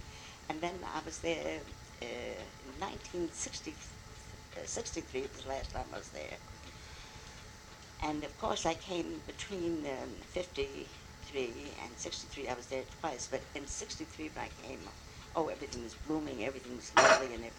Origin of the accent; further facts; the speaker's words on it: United States; I thought, first of all, I'm an American.